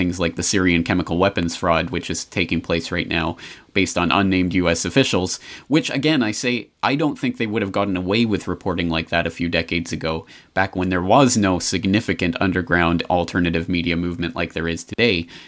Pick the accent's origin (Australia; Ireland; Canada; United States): Canada; now in Japan; As a Canadian who lives in Japan